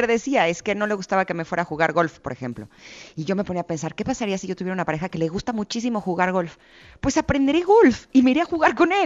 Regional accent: Mexico; Así, así de talentosos somos los mexicanos.

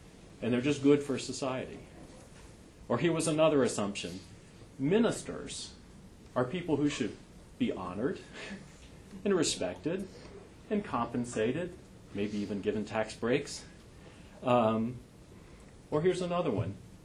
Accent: New York City, New York, United States; Often when I tell people from that I'm from New York

